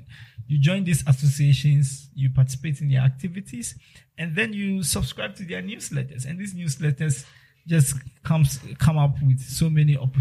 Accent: Keta, Volta, Ghana; I grew up in the Volta region. I grew up in Keta, and then I came over to Accra for university.

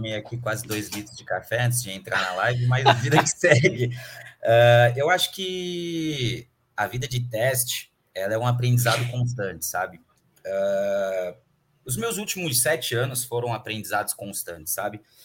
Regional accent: Santos, São Paulo, Brazil; Eu sou daqui de Santos, do litoral de São Paulo, mas eu estava morando em Santa Catarina

